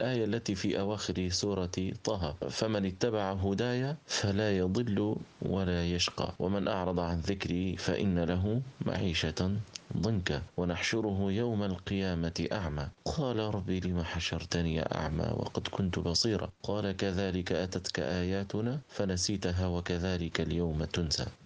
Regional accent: Tripoli, Tripoli District, Libya; من طرابلس أصلا وسكنا، يعني أصلي من طرابلس وأسكن في قلب طرابلس. تعلمت القرآن منذ نعومتي أظفاري، وهذا شأن أطفال كل هذا البلد الحبيب.

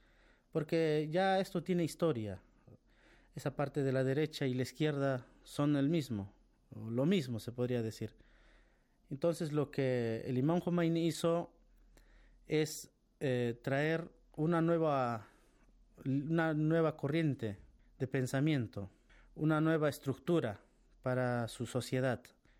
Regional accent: Peru; now in Iran; Yo soy de Perú, un estudiante de las ciencias islámicas en la República Islámica de Irán.

